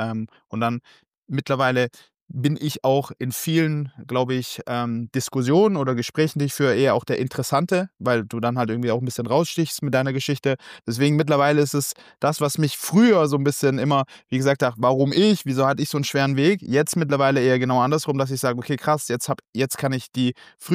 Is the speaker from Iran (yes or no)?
yes; Iran; now in Germany; ich habe meine Wurzeln im Iran. Wir sind aus dem Iran geflüchtet, auch klassisch als Flüchtlinge mit auch allem, was dazugehört, Asyl beantragt in Deutschland und so weiter.